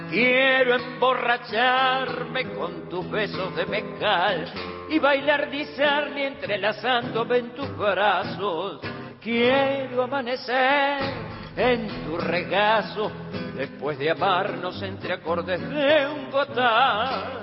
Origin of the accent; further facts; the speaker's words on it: Argentina; soy un cantante argentino.